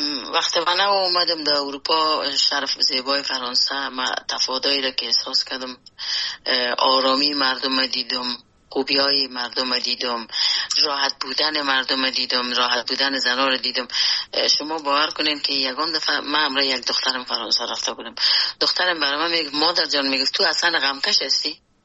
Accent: Afghanistan; born or raised there; moved away

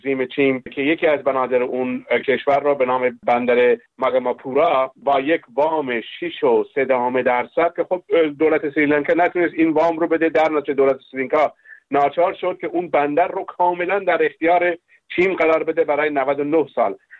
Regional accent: Iran; این نگرانی های ما رو هم به عنوان یک ایرانی که در اینجا

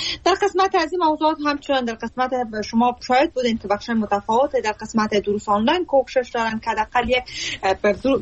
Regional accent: Afghanistan; moved away as an adult; ماها و تمام کسایی که بیرون از افغانستان هستیم و پس از تحول که در افغانستان آمد مجبور به ترک افغانستان شدیم

